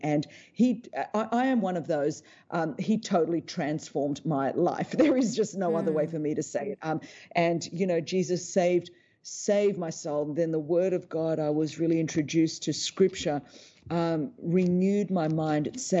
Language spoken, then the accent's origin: English; Sydney, New South Wales, Australia; I was born in Sydney, Australia. It's a beautiful city.